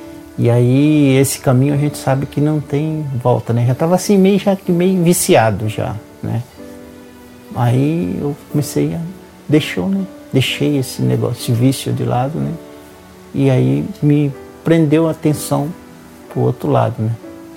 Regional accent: Bahia, Brazil; also born or lived in São Paulo; now in Maringá, Brazil; Eu saí da Bahia em 91, cheguei em São Paulo em 91 e fiquei até 2006. Em 2006, o casamento não deu certo, eu me separei e vim até Maringá.

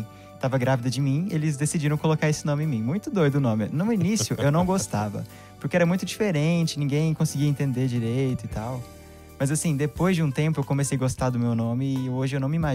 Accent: Goiânia, Goiás, Brazil; Sou de Goiânia, terra do piqui, a terra do... Pamonha também, né? Pamonha é típico de Goiânia.

